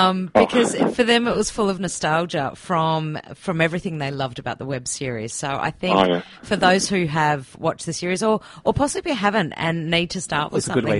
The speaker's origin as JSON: {"language": "English", "country": "Australia", "said": "And I think as an Aussie, though, it's something I like about it because I see my male friends in it and, you know, I hear their accents in it"}